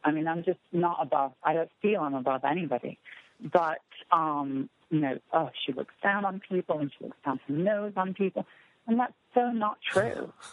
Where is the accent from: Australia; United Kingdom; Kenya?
United Kingdom; England; now in United States; I was brought up in England, and so I have a different culture than some of the other girls that were brought up in the South.